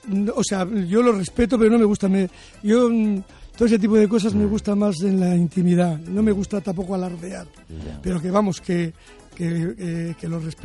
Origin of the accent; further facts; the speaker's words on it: Bilbao, Basque Country, Spain; Fíjate, a uno de Bilbao le mandan a los atómicos.